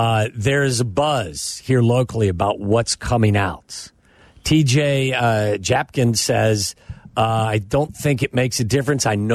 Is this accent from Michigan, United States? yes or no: no; Cincinnati, Ohio, United States; As a kid growing up in Cincinnati. Big area for UFOs.